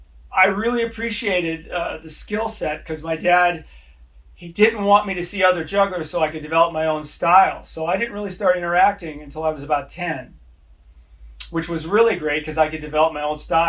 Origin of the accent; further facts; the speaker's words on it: Los Angeles, California, United States; when I was a boy growing up in Los Angeles, all these famous people would come in to town and Dad would have lunch with them.